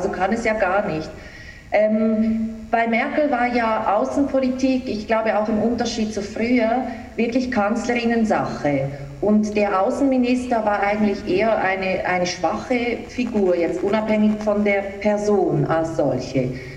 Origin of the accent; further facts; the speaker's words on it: Switzerland; ich finde gerade wir als Schweizer kennen ja die Grünliberalen